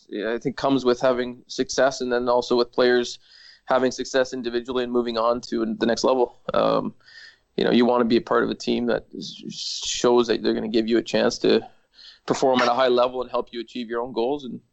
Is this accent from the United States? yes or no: no; Canada; It's just kind of part of growing up in Canada.